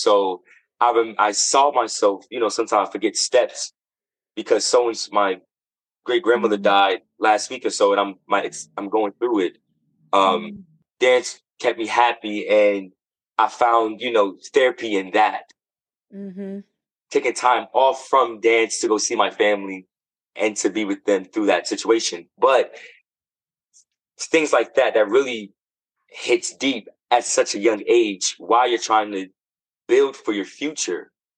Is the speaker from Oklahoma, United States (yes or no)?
no; New Jersey, United States; But yeah, Jersey is like my hometown. I love the nature side of it.